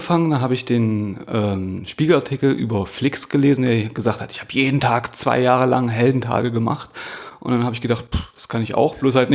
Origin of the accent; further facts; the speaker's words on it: Halle, Saxony-Anhalt, Germany; also born or lived in Magdeburg / Stuttgart; now in Berlin, Germany; Ich komme eigentlich aus Halle, habe in Magdeburg studiert, habe in Stuttgart gearbeitet, war in Tuttlingen eine Zeit lang, dann in Nürnberg und seit 2,5 Jahren ungefähr bin ich in Berlin.